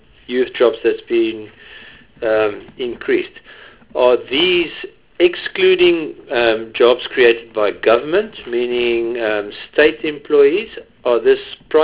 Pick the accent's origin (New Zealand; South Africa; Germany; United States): South Africa; Northern Cape; as I am from the Northern Cape